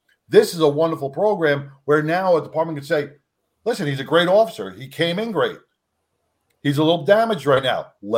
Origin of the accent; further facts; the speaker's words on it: New York, United States; I've never been around horses in equine. I'm from New York, so equine therapy really never even crossed my mind.